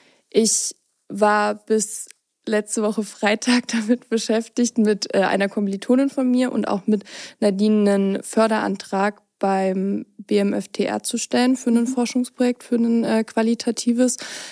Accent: Zittau, Saxony, Germany; now in Dresden, Germany; ich komme ursprünglich schon aus Zittau, habe dort auch mein Abitur absolviert, bin danach direkt nach Görlitz gezogen, 2020, mitten in der Corona-Pandemie und bin dann aufgrund dessen relativ schnell nach Dresden gezogen

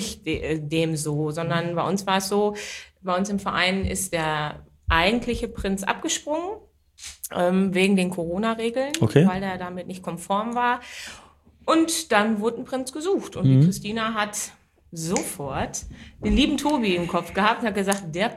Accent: Bottrop, North Rhine-Westphalia, Germany; Ich komme aus Lehmkuhle und wohne jetzt in Fulmbrock mit meiner Familie.

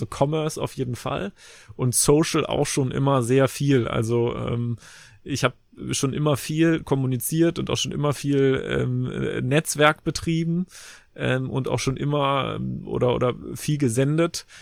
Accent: Leverkusen, North Rhine-Westphalia, Germany; ich bin in Leverkusen zur Schule gegangen

